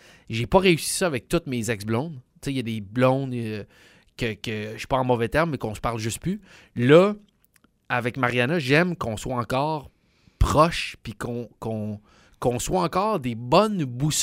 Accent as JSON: {"language": "French", "town": "Quebec City", "region": "Quebec", "country": "Canada", "said": "Tu sais, je viens de Québec, là, j'aime Québec"}